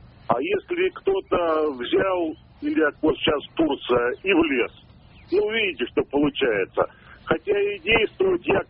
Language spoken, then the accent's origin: Russian; Yaroslavl, Yaroslavl Oblast, Russia; я из Ярославля.